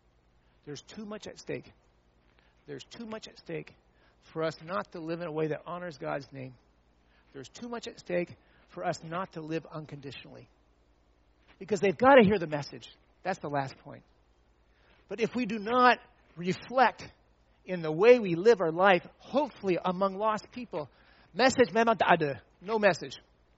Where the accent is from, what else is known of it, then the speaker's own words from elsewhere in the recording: Indonesia; I grew up in Indonesia and went to Faith Academy.